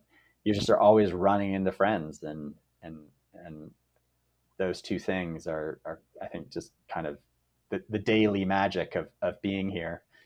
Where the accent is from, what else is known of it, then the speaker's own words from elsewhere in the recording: Mill Valley, California, United States; I felt really lucky to grow up in Mill Valley.